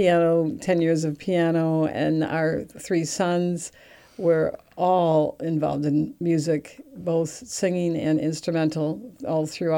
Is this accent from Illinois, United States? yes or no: no; Wisconsin, United States; now in Rhode Island, United States; We came from Wisconsin. That's really my roots.